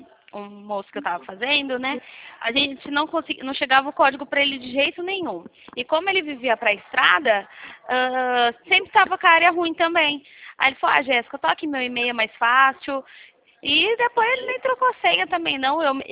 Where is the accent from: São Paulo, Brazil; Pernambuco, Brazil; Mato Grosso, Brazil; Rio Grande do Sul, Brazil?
São Paulo, Brazil; Leme; eu sou de Leme, São Paulo, DDD19.